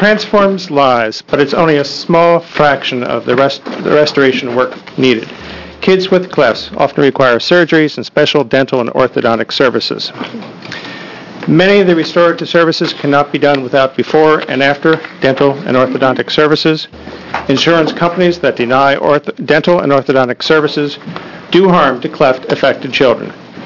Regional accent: Eugene, Oregon, United States; I come from Eugene.

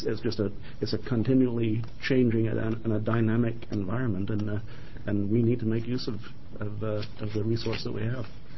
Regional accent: England, United Kingdom; moved away as an adult; now in Oregon, United States; In 1965, I moved to this country from England, and we landed in Portland, and my sister picked us up

